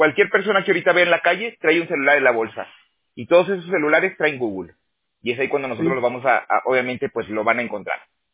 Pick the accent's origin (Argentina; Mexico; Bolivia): Mexico; Aguascalientes; moved away; also born or lived in Toronto; yo también soy de México, yo soy de Aguascalientes, pero yo me salí hace 12 años. Yo primero me fui a Toronto un tiempo.